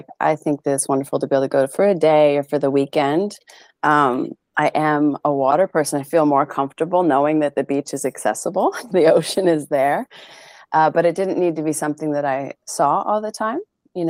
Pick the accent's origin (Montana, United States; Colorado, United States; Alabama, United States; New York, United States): Montana, United States; moved away as an adult; now in Portland, United States; growing up in Montana, I never felt at home. I never felt like it was my place. I always felt out of place. Like I don't belong here. I never really wanted to live there. Like, and I actually moved, to Portland with my family at the age of 18.